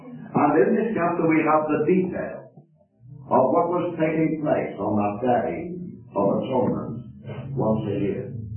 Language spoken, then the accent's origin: English; Liverpool, North West England, United Kingdom; As a boy, it was right across the wall of the gospel hall where I was brought up in Liverpool.